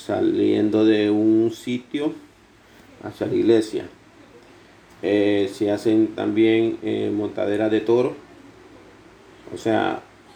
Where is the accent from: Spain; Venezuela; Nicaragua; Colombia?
Nicaragua; tengo 42 años, soy de Nicaragua